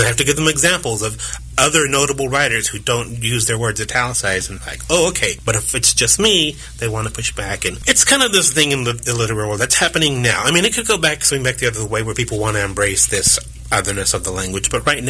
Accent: Texas, United States; now in Kansas, United States; I was born in Texas, but I live in Kansas, and Kansas is my home. So for someone to say, you can't live in Kansas anymore, I really don't know any other place. I have memories of Texas. I grew up a little bit in Texas.

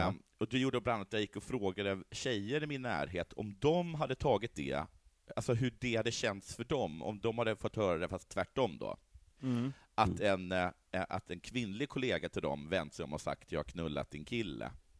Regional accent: Sweden; Tänkte gå tillbaka då till hur jag är som svensk arbetskamrat.

